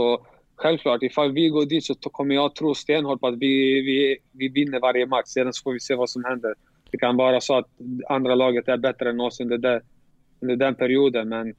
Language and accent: Swedish; Sweden; Jag är glad för Sverige för att jag har min familj där. Jag är uppvuxen i Sverige.